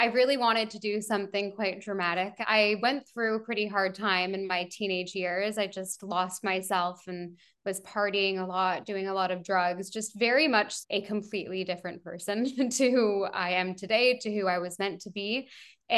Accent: Canada; As a Canadian, you could get a 2-year working visa.

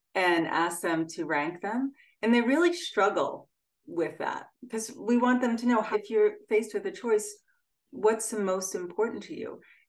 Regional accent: Freeport, New York, United States; in my hometown of Freeport, New York.

